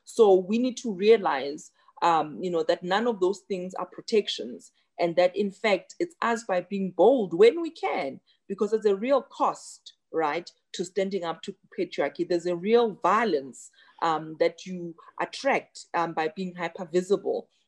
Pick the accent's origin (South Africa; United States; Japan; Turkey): South Africa; So the frustration for me as a South African, as a woman, as a doctor